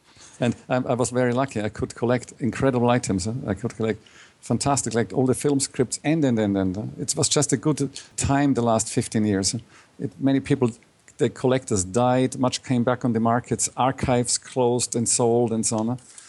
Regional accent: Vienna, Austria; And I always had to say, you know, I'm from Vienna. We are not very familiar with this movie.

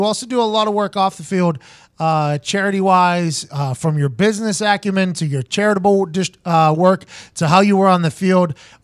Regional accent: Pittsburgh, Pennsylvania, United States; because I mean, I am from Pittsburgh. I am. I know a lot of Pittsburgh people.

